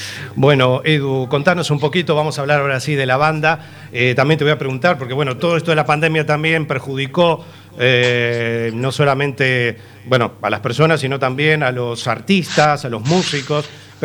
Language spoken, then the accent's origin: Spanish; Uruguay; como uruguayo te quiero felicitar.